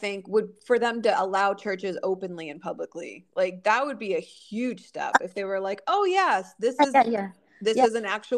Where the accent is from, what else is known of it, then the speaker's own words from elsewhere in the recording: Florida, United States; I mean, it's funny because I come from South Florida.